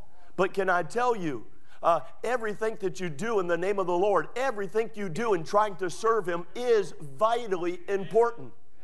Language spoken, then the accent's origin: English; United States; I'm saying that I thank God that I'm an American.